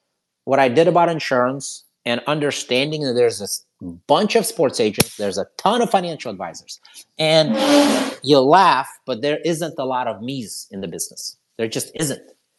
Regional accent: Ohio, United States; And then I grew up in Ohio.

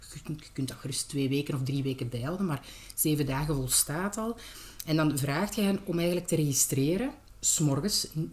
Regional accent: Belgium; En wij zijn Belgen, dus wij weten hoe dat gaat.

